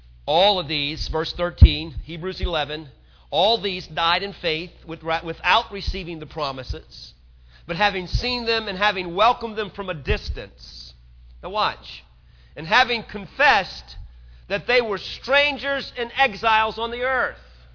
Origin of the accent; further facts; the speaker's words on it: New Orleans, Louisiana, United States; now in Texas, United States; Now, I know when I came from New Orleans to Houston to North Texas, I was an alien, okay?